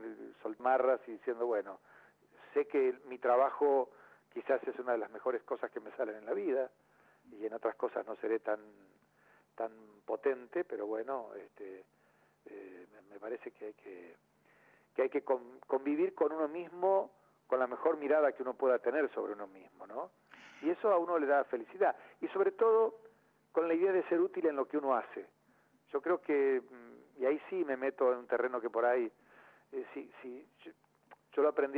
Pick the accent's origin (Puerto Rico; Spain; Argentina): Argentina; Tandil, Buenos Aires Province; now in Buenos Aires, Argentina; ya en Tandil sentí ese llamado tan fundamental que me hizo salir de mi pueblo, de mi ciudad, dejar todo de lado y venirme a Buenos Aires a estudiar